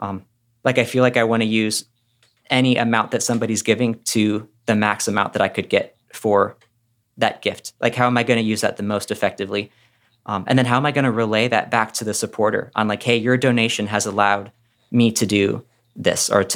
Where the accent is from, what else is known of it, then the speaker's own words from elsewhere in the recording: Florida, United States; The church that I was at when I was growing up in Florida often looked to 1 Thessalonians 2:8